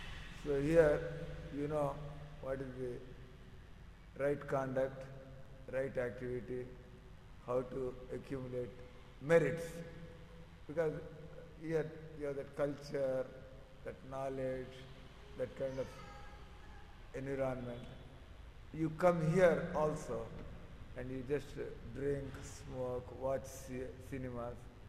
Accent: Kurukshetra, Haryana, India; People in Kurukshetra, no, we are from Kurukshetra. There are people in Kurukshetra, most of the people.

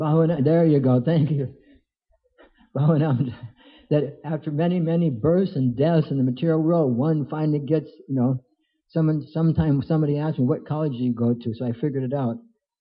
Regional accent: North Dakota, United States; I'm not Canadian, I'm from North Dakota, but the closest temple was Winnipeg.

